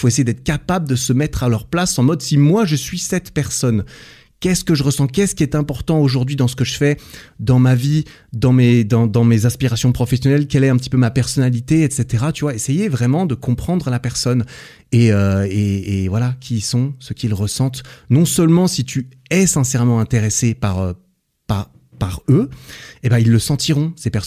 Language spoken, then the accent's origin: French; France; salut, je suis francophone, je suis français